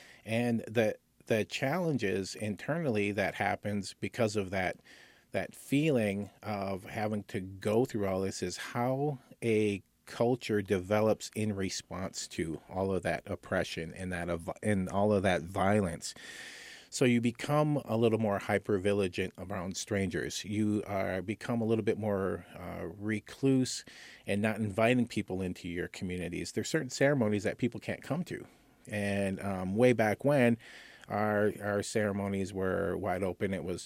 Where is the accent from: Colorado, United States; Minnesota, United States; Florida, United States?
Minnesota, United States; Minneapolis; the tensions between Blacks and Natives growing up in Minneapolis, where I'm from. It was huge.